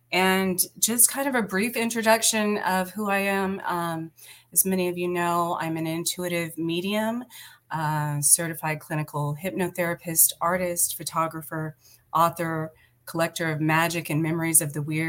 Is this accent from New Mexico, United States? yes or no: yes; Roswell, New Mexico, United States; born there; since I was born outside of Roswell, New Mexico